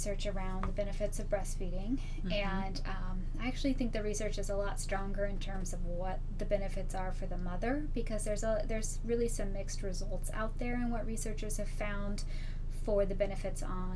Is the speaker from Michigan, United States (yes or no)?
no; Sonora, California, United States; I grew up in Sonora, and I'm very happy to have be back working here now and be able